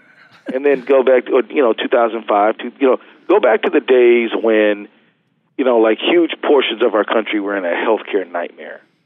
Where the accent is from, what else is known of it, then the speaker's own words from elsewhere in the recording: Minnesota, United States; He's my hometown boy. You know, I mean, you know, we're Minnesotans, right?